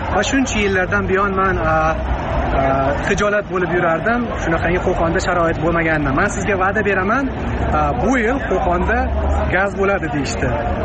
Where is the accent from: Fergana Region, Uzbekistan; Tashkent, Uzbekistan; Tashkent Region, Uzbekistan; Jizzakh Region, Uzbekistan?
Fergana Region, Uzbekistan; Kokand; Men o'zim aslida qo'qonlikman